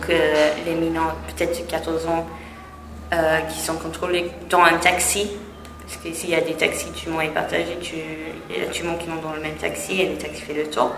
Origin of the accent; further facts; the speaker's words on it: United Kingdom; Vous êtes d'où? Je suis britannique.